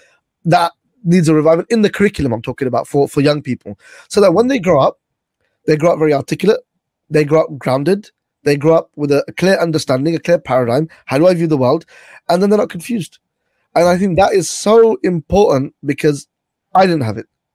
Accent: United Kingdom; you have to sort of prove that I'm British

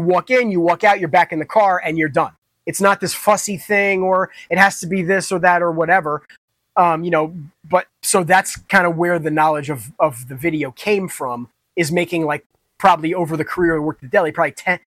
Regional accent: New York, United States; But yeah, I grew up in Dutchess County. I still currently live in Dutchess County. I've lived in many other places throughout the United States.

